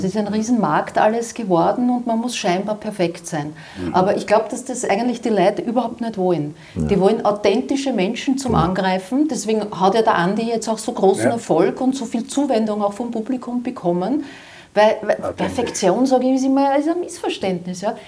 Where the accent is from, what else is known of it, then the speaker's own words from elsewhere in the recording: Dornbach, Vienna, Austria; Ich komme aus Dornbach